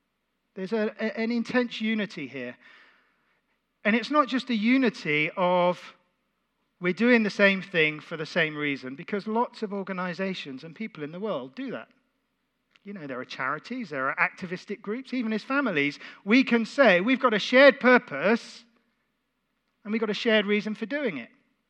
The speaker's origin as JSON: {"language": "English", "region": "South East England", "country": "United Kingdom", "tie": "born or raised there", "said": "There's a big one near where I was brought up in the New Forest."}